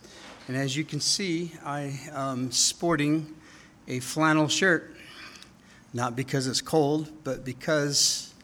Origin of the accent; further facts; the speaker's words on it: Brooklyn, New York, United States; I'm from Brooklyn, what can I say?